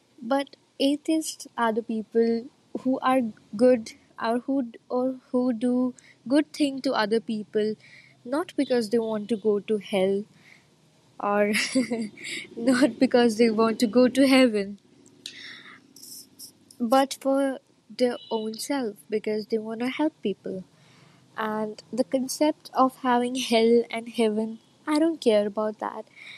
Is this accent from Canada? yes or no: no; India; I'm an atheist from India, and I'm from a Hindu Brahmin family.